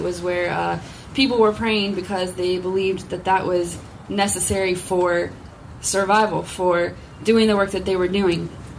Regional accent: Nashville, Tennessee, United States; So I'm from Nashville, Tennessee. I grew up going to church since before I was born, as my parents would say.

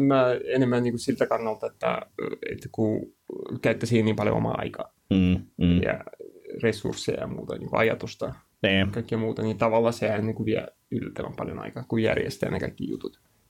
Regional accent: Russia; accent: Russian; Finnish is a second language; Mä en tiedä kuuleeko mun puheista, että mulla on venäläinen aksentti.

